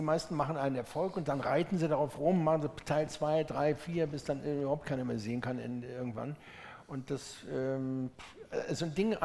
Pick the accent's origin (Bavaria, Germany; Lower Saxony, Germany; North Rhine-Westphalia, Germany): North Rhine-Westphalia, Germany; Cologne; Ich bin aus Köln, also ich bin aufgewachsen mit Tunten